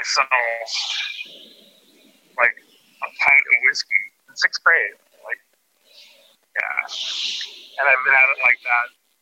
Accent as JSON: {"language": "English", "town": "Ukiah", "region": "California", "country": "United States", "said": "I'm from Ukiah, and one of my many nicknames, one of my nicknames from our fellows up there"}